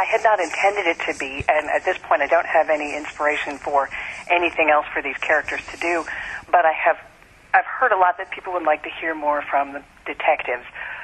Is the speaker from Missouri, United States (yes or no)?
no; Washington, District of Columbia, United States; I grew up in the Washington, D.C. area.